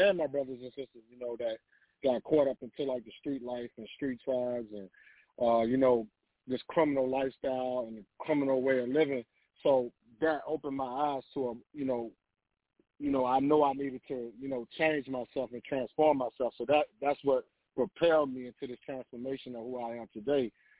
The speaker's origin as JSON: {"language": "English", "town": "Richmond", "region": "Virginia", "country": "United States", "tie": "born or raised there", "said": "I'm from Richmond, Virginia, Gabriel, that kind of Prosperville district. This is where I was born and raised."}